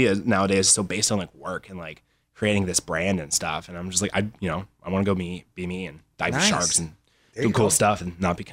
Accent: Phenix City, Alabama, United States; also born or lived in Los Angeles; I'm from LA, but my dad's in the military, so we moved around like everywhere. I'm actually from like, if I had to pick a place, I'd say Phoenix City, Alabama, which is like a little tiny nowhere town.

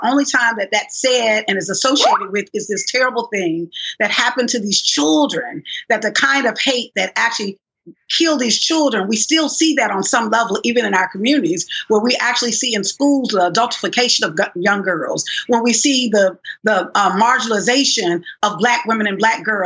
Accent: Alabama, United States; You know, growing up in Alabama, you know, as a little Black girl

